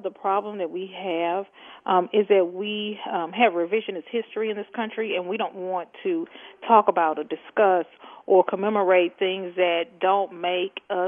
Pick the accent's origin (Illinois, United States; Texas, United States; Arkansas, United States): Texas, United States; You know, I'm from Texas, so I enjoy warm weather.